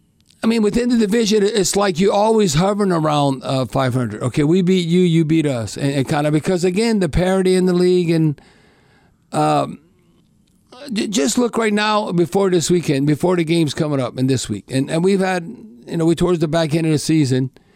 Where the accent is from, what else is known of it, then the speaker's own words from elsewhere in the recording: Louisiana, United States; Well, we're from South Louisiana, or Gulf Coast, Gulf, Salt, Saints, whatever.